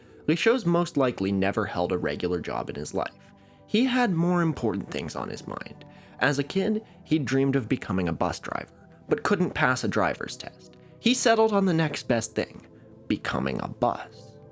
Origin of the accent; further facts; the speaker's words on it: Eugene, Oregon, United States; smaller than my hometown of Eugene, Oregon